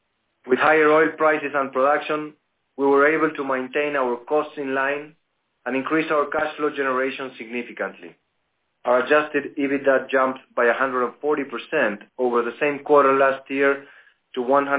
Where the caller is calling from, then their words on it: Bogotá, Bogotá Capital District, Colombia; We're connecting from Bogotá, Colombia, with our team to report on our business performance and second quarter results.